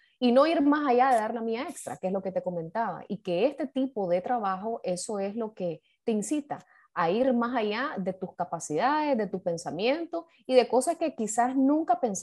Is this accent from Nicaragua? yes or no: yes; Nicaragua; soy nicaragüense, vivo en Managua, soy economista de profesión, tengo 31 años